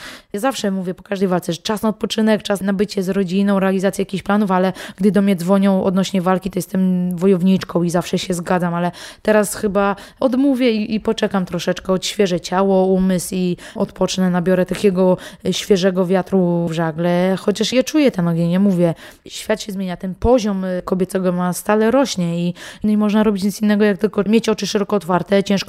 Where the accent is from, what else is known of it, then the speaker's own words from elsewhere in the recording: Olsztyn, Warmian-Masurian Voivodeship, Poland; jako olsztynianka i Polka mogę reprezentować kraj